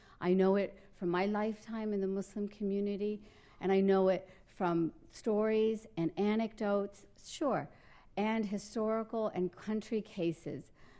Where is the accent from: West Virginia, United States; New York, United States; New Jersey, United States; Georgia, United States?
West Virginia, United States; Morgantown; from my hometown of Morgantown, West Virginia, to Islamabad, Pakistan, to Indonesia, to Riyadh, Saudi Arabia